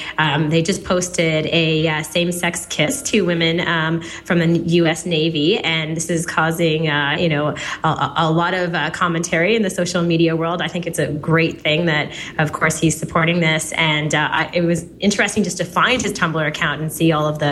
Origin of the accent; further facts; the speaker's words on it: Halifax, Nova Scotia, Canada; from Halifax, Nova Scotia, Canada.